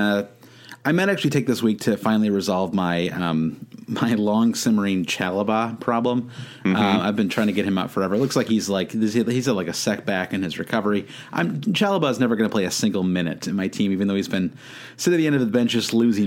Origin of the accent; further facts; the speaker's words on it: United States; As an American, these midweek games can be very tricky